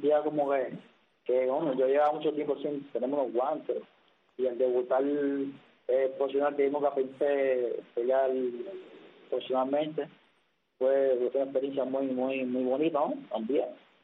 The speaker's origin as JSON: {"language": "Spanish", "country": "Cuba", "said": "ya yo vine de Cuba"}